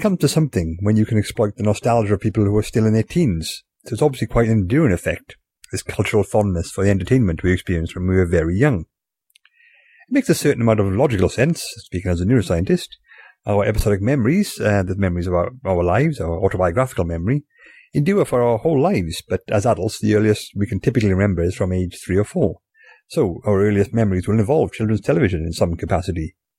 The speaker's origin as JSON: {"language": "English", "region": "Wales", "country": "United Kingdom", "said": "As a Welshman, I'm particularly perturbed by Fireman Sam."}